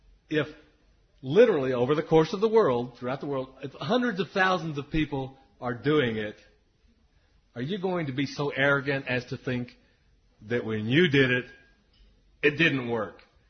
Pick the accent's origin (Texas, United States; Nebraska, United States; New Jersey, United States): Texas, United States; I mean, I came from Texas, and I saw that cactuses couldn't even survive in Tennessee.